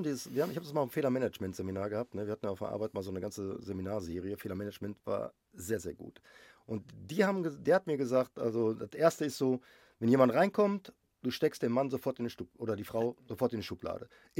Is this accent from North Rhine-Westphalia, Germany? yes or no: yes; Gelsenkirchen, North Rhine-Westphalia, Germany; born there; Ich bin gebürtig aus, ich bin in Großgelsenkirchen hier.